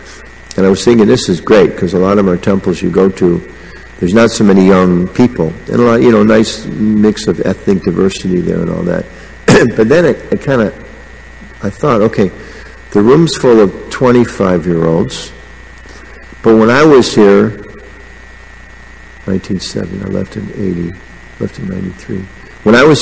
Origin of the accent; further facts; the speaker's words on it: Denver, Colorado, United States; I grew up in Denver. It was my first temple.